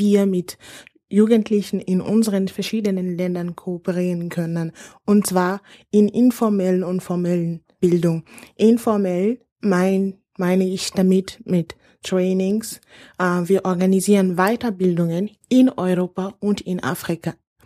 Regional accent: Mali; moved away as an adult; now in Austria; ich komme aus Mali. Ich bin Ende 2009 zum Studieren nach Österreich gekommen

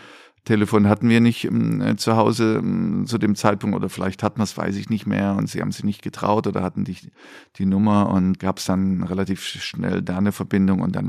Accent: East Germany, Germany; ich dann so als Ossi

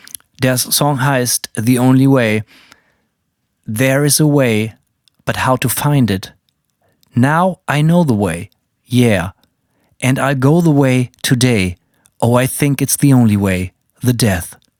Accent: Bremen, Germany; da habe ich mir meine Akustikgitarre auf den Rücken geschnallt und bin bei uns in Bremen ans Weserwehr gefahren

